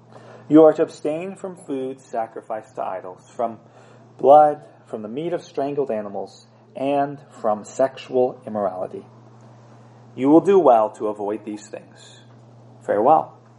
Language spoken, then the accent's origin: English; United States; In one sense, I'm an American. I was born into that group.